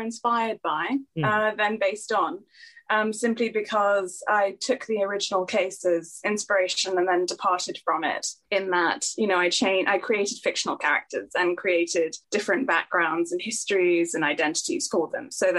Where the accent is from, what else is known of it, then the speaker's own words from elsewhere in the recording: Singapore; I'm from Singapore and, that's where I grew up. My Indian family and my British family have been there for several generations, actually.